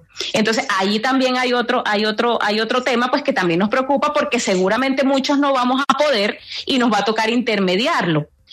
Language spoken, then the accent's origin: Spanish; Colombia; La mayoría de los licenciatarios somos colombianos de a pie